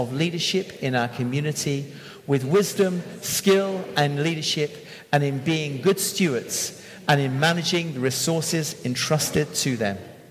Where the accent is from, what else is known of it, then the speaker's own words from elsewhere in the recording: Bath, South West England, United Kingdom; All right, I'm from Bath.